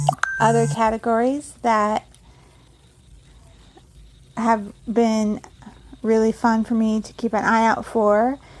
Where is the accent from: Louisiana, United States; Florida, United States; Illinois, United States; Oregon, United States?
Illinois, United States; Orland Park; I am from Orland Park, Illinois, and I have been selling on eBay for 1 year.